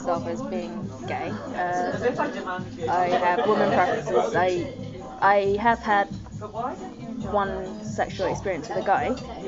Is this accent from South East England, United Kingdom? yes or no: yes; Brighton, South East England, United Kingdom; growing up in Brighton, it's easy to be gay